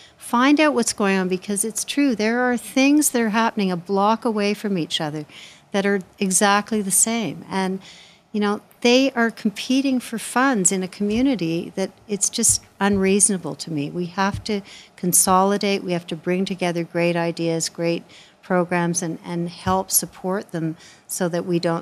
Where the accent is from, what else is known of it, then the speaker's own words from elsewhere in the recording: Montreal, Quebec, Canada; because I grew up in Montreal